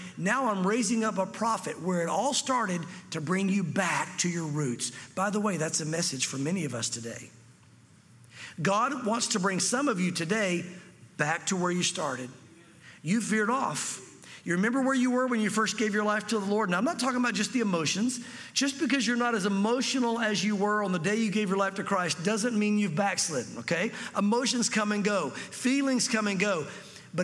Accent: the South, United States; Listen, I'm a good Southern boy, and you probably wouldn't know that. You probably think I'm not from the South, but I am.

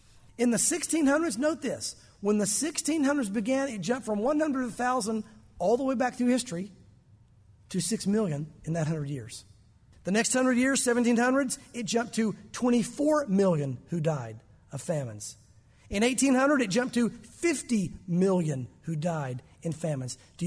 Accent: Florida, United States; when I was a kid growing up in Florida, I didn't have to worry about swimming.

